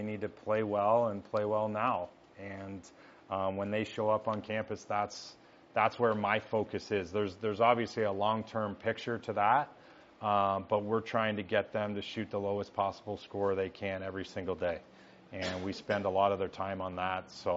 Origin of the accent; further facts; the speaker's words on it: Canada; I grew up playing hockey. That was my sport growing up in Canada